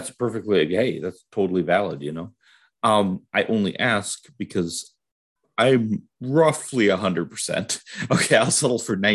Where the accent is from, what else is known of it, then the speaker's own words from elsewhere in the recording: Oshkosh, Wisconsin, United States; I grew up around Oshkosh, Wisconsin, and there's an airport there.